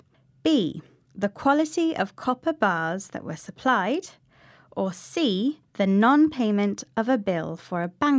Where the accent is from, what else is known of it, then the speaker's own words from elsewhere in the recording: United Kingdom; as it seems we British are complaining more than we used